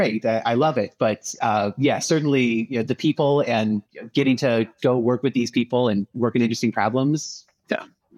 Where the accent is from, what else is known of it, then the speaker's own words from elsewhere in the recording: Chicago, Illinois, United States; So I grew up in Chicago and did my undergrad at the University of Illinois.